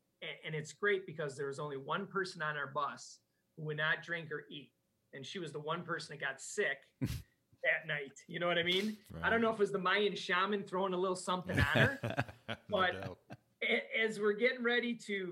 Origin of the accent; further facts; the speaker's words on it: Wisconsin, United States; accent: Wisconsin; You know, with my Wisconsin accent, I've screwed up every time.